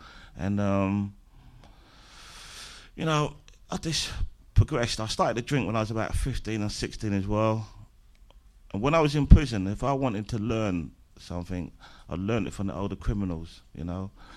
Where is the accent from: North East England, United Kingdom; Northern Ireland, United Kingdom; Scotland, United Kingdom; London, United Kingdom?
London, United Kingdom; Dulwich; where I come from. I come from Dulwich. I come from a broken family.